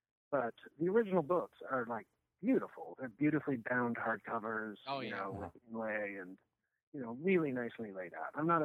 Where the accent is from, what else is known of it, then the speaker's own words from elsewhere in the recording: Connecticut, United States; I grew up kind of near Hartford, where Mark Twain lived for a little bit